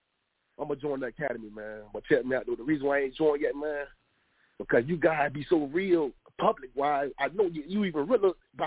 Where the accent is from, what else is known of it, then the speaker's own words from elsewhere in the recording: Bradenton, Florida, United States; God bless you guys, Elder Rakashi Yard and Elder Lawyer. I'm from Bradenton, Florida, by Tampa and St. Petersburg.